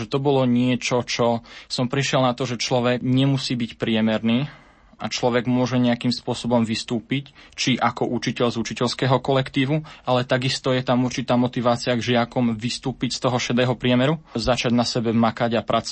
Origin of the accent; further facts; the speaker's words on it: Rimavská Sobota, Banská Bystrica Region, Slovakia; pochádzam z Rimavskej Soboty. To vlastne región na južnom Slovensku, ktorý ja si myslím, že všetkým dosť známy.